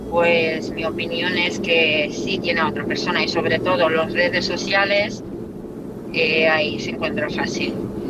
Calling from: Toledo, Castilla-La Mancha, Spain; de Toledo.

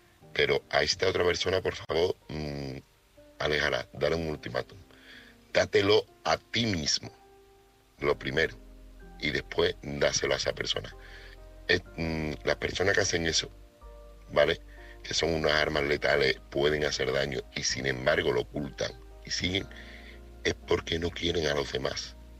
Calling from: Seville, Andalusia, Spain; corresponsal de Sevilla.

